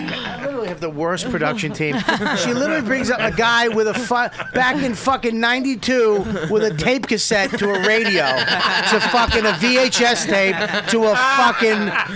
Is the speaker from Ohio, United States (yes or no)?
no; New Jersey, United States; I'm from Jersey.